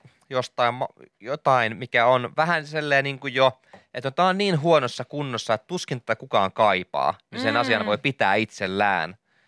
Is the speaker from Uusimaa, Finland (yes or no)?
yes; Kantvik, Uusimaa, Finland; Se oli ihan normaali kotikylässäni Kantviikissa, että kun sinne tuli aika paljon laivoja ulkomailta